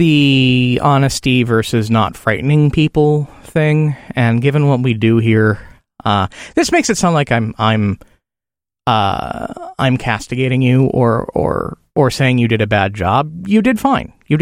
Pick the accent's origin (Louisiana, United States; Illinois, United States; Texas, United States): Illinois, United States; other states like New York and actually my home state of Illinois.